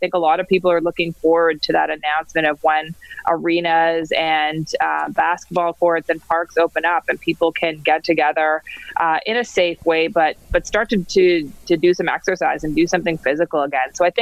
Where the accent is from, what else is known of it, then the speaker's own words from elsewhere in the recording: Ottawa, Ontario, Canada; I'm from Ottawa